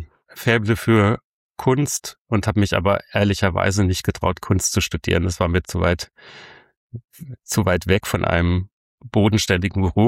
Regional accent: Rhineland-Palatinate, Germany; Ich komme aus der Südpfalz, unweit von Speyer und Straßburg.

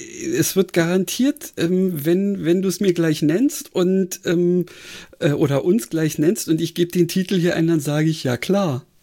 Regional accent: Berlin, Germany; Ich muss sagen, also ich bin ja Berliner.

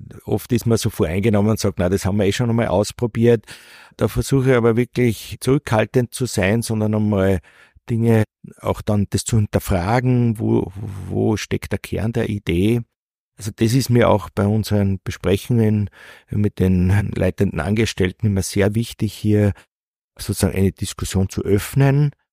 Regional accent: Gmunden, Upper Austria, Austria; Ich bin ja in Gmunden geboren, bin dort auch aufgewachsen, habe eigentlich nur mehr während meines Studiums dann einmal meine Heimatstadt verlassen. Ich habe in Wien studiert.

